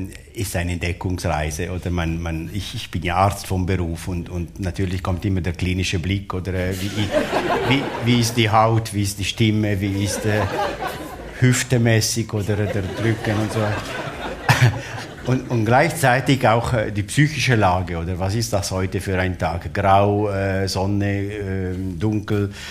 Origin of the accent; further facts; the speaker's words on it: Ticino, Switzerland; Und da muss man sich eben als Tessiner, wie gesagt, es ist nicht ganz einfach.